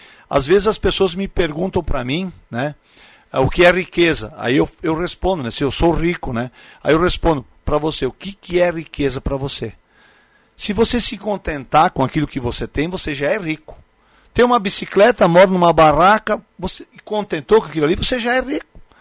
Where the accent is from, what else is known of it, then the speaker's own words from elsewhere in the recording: Nova Prata, Rio Grande do Sul, Brazil; moved away; Não, eu sou do Retiro, rapaz. O povoado do Retiro pertence a Nova Prata. Eu acho que o Retiro hoje está mais grande que Nova Prata. Saí de lá, rapaz.